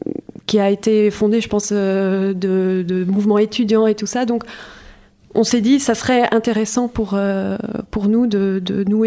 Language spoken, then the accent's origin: French; Luxembourg; en tant que luxembourgeois, on est souvent banni au rôle de traducteur, parce que voilà, on est multilingue.